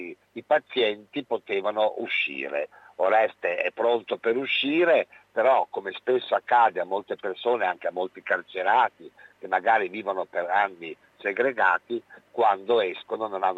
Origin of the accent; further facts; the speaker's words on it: Emilia-Romagna, Italy; io sono romagnolo e quindi volevamo dargli una connotazione che mi appartenesse.